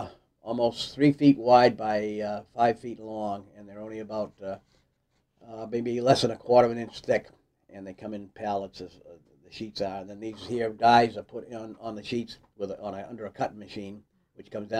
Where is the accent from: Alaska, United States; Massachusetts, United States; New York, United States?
Massachusetts, United States; Haverhill; born there; also born or lived in Lowell / Maine; I was born in Haverhill, Mass. And then my folks moved to Lowell.